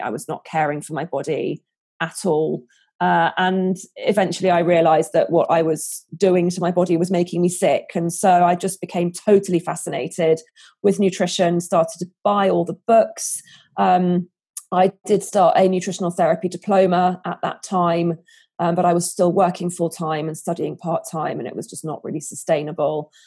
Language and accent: English; London, United Kingdom; now in St Albans, United Kingdom; I grew up in London, born and bred Londoner. And then a few years ago, we decided to head out of the big smoke and get a bit more country air and a bit more space for our little kids.